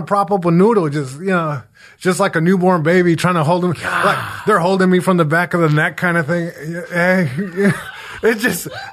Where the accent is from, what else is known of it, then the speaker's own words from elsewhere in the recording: Long Beach, California, United States; just trouble finds you when you're, you know, a young kid growing up in Long Beach.